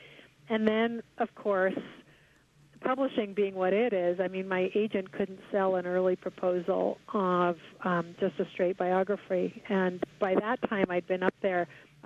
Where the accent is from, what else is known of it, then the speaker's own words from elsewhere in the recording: Scotland, United Kingdom; Yeah, I grew up in Scotland as a child, and that's very Presbyterian.